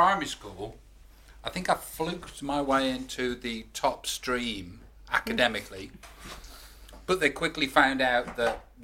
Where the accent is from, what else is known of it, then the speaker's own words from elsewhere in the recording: England, United Kingdom; Did you, as I know as an English person... That I used to watch American movies that were based in high schools and think, God, I'd love to go to high school like that.